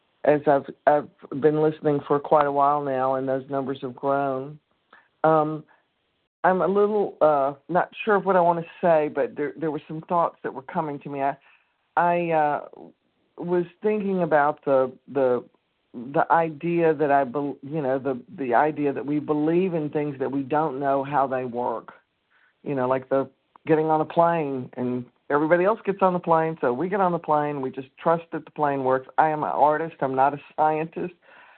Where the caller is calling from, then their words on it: Nashville, Tennessee, United States; Good morning. … from Nashville, Tennessee.